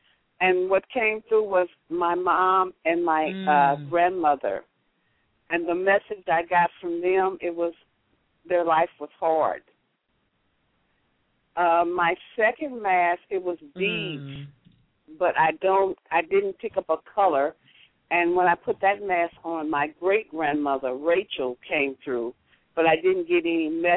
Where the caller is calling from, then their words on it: Miami, Florida, United States; I'm calling from Miami.